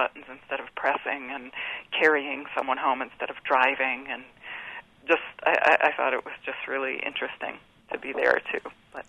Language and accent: English; Chicago, Illinois, United States; moved away; And then when I left that area, everyone was always astonished to learn that I came from Chicago because I didn't have whatever kind of regional signs that the average person would hear.